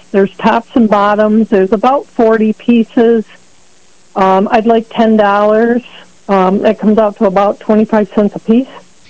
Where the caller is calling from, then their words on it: Leroy, United States; I am calling from Leroy.